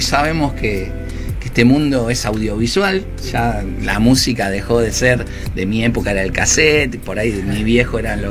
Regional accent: Buenos Aires, Argentina; Pero soy de Mataderos, así que inicialmente estoy en Mataderos.

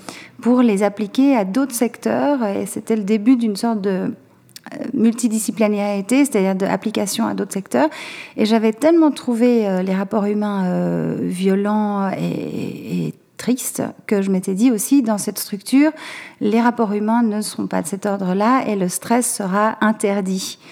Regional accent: Geneva, Switzerland; moved away as an adult; now in France; je suis partie de Genève pour m'installer d'abord à Paris pour faire les arts appliqués du Perret en textile. C'était difficile à l'époque de trouver du travail en tant que Suisse à Paris

